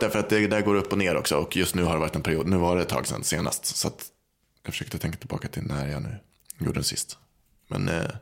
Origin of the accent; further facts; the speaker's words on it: Skåne, Sweden; Mm, mer född än uppvuxen. Jag är mest uppvuxen i Skåne.